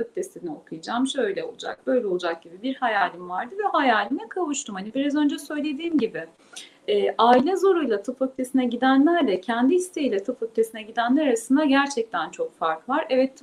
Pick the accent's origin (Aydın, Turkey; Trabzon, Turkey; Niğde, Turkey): Aydın, Turkey; Aydınlıyım, aileme de yakın da Ege Üniversitesi.